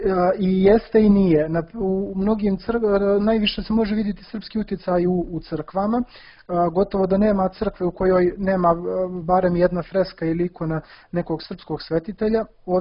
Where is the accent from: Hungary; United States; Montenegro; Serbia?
Montenegro; kada je čuo da dolazim iz Crne Gore